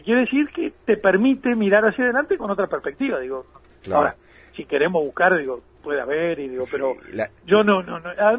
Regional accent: Uruguay; pero como uruguayo e integrante de este gobierno, estoy enormemente orgulloso de que el Uruguay pueda dar este paso.

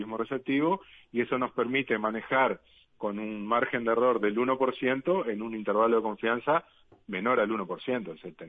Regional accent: Salta, Argentina; accent: Salta; yo soy salteño y mi idioma salteño se nota hasta en eso.

